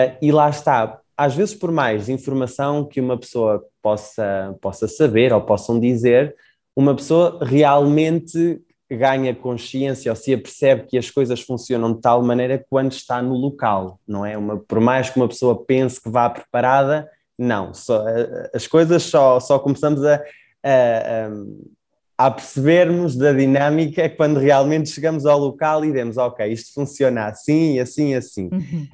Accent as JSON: {"language": "Portuguese", "region": "Leiria", "country": "Portugal", "tie": "born or raised there", "moved": "yes", "said": "Sendo português e vindo de uma cidade que nem é uma metrópole, eu sou natural de Leiria, então de por si também é uma cidade também relativamente pequena, e vim para uma capital latino-americana"}